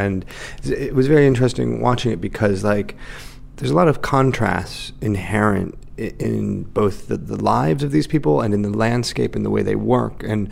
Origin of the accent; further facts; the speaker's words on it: United States; born there; These are not only traits, but values which I recognize and have some empathy for as an American. It is no secret that my country of birth often has a unilateral, shoot-first, ask-questions-later mentality